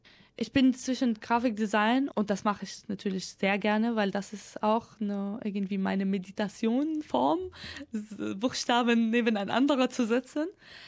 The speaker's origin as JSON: {"language": "German", "country": "Syria", "lives_now": "Germany", "said": "ich als Donor, als Syrerin, habe mich in die deutsche Gesellschaft integriert"}